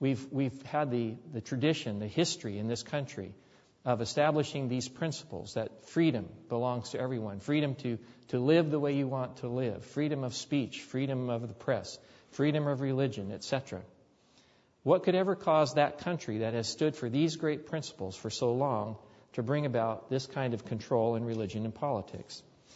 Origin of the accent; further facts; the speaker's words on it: United States; I will salute the flag because I'm an American citizen, and I love my country.